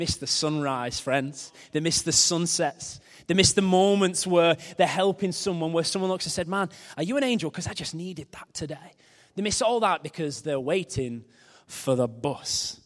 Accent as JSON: {"language": "English", "town": "Billinge", "region": "North West England", "country": "United Kingdom", "tie": "born there", "said": "I was born in Billinge Hospital before they knocked it down for profit."}